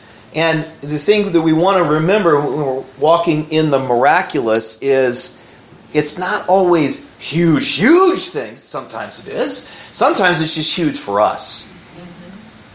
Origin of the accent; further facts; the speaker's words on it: Kansas, United States; And we were planting a church in Kansas in my hometown.